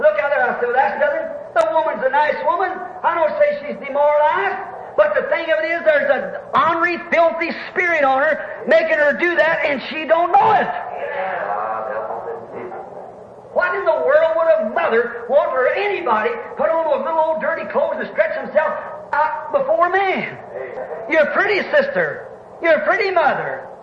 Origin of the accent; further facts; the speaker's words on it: United States; I'm an American, certainly.